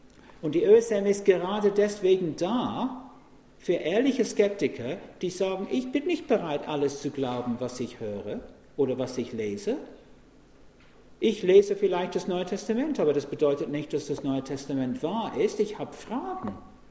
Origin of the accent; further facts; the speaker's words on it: England, United Kingdom; Gott hat mir ein Gehirn gegeben, auch als Engländer.